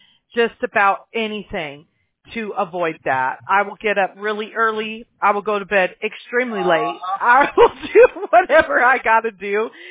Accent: Mobile, Alabama, United States; born there; now in California, United States; I was born in Mobile, Alabama, so I understand, you know.

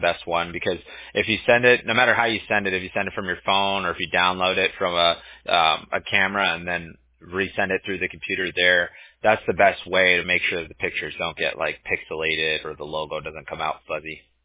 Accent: Huntington Beach, California, United States; I grew up in Huntington Beach, so we used to call everybody bro as like a term of endearment.

